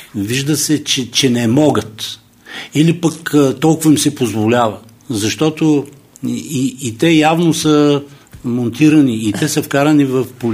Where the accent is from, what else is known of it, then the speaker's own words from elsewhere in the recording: Plovdiv, Plovdiv Province, Bulgaria; Аз съм от Пловдив, изначален пловдивчанин. Вярвам на пловдивчани